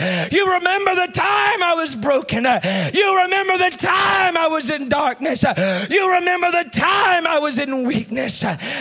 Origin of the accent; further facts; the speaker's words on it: Texas, United States; And I got to Texas. And I was preaching just outside of my hometown.